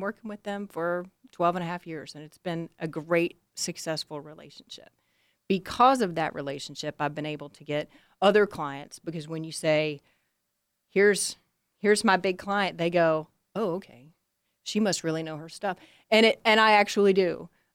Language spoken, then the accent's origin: English; Texas, United States; they were a little harsh toward me because I was young and I was a whippersnapper and I was from Texas and I was safety girl